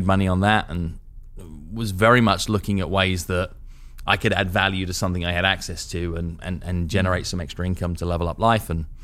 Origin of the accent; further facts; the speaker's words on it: London, United Kingdom; now in New York City, United States; I'm not from New York City. No, I grew up on the outskirts of London.